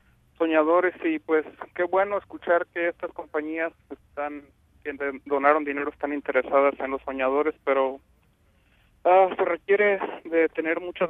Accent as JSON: {"language": "Spanish", "country": "Mexico", "tie": "born or raised there", "moved": "yes", "said": "yo siempre he dicho lo mismo, yo crecí en México."}